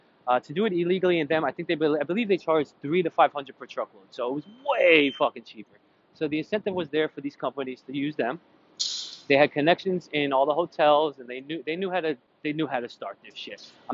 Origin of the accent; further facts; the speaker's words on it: New Jersey, United States; Not small town, the city I grew up in North Jersey.